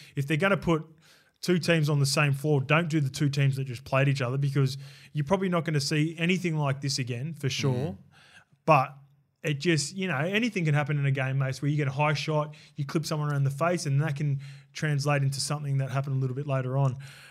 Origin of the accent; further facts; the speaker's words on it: Sydney, New South Wales, Australia; because in my time growing up in Western Sydney, the amount of the stuff that was said during those games